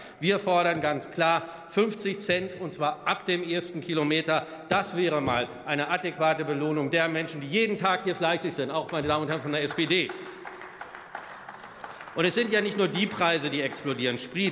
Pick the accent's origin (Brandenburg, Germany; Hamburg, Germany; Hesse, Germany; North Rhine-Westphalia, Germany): North Rhine-Westphalia, Germany; insbesondere wenn ich da in mein Heimatland NRW schaue